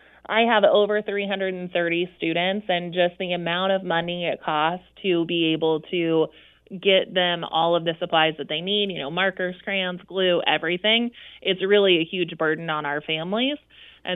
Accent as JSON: {"language": "English", "country": "United States", "said": "decided to come back home because I'm from Brown County originally."}